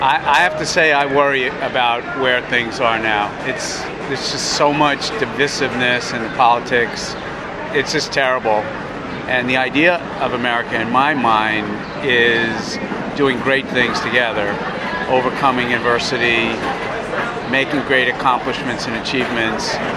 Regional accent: New York, United States; now in Philadelphia, United States; I'm a New Yorker, although we live in Philadelphia. … by the way.

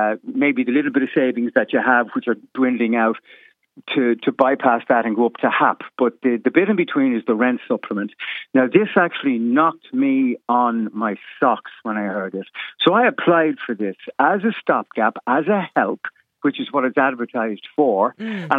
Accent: Dublin, Leinster, Ireland; Now, I'm born and bred in Dublin, but there isn't a hope in hell, I found, from my experience, getting any place in Dublin.

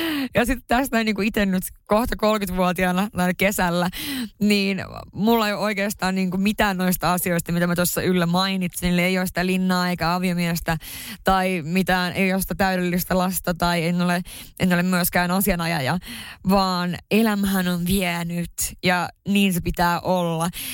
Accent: Haparanda, Norrbotten County, Sweden; mä oon pohjoisesta kotoisin, tarkemmin Haaparannasta. Siellä siis asuu se joku, mitä, 10-15 000 ihmistä. Ja siellä on kuitenkin asunut siihen lukiovuosiin saakka

